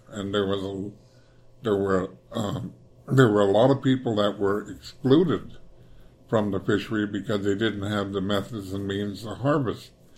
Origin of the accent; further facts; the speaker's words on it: South Naknek, Alaska, United States; born there; I was born in South Naknek, or Sevenoski, in 1947